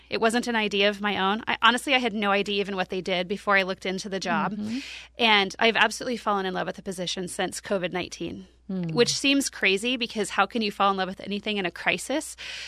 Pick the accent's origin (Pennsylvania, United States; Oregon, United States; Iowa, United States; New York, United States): Oregon, United States; Salem; I grew up here in Northeast Salem. I grew up with the Native American community. I grew up very poor.